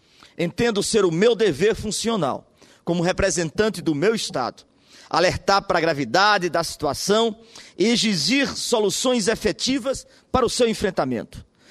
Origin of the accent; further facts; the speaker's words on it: Paraíba, Brazil; Como paraibano, senhor presidente